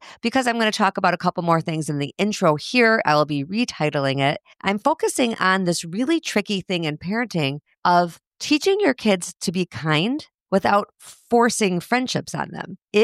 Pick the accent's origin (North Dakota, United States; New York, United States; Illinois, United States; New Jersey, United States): Illinois, United States; Highland Park; now in Minneapolis, United States; Well, I guess my hometown is Minneapolis now. I've lived in Minneapolis for 25 years. But when I say hometown in that sense, I mean the place I grew up, which was Highland Park, Illinois.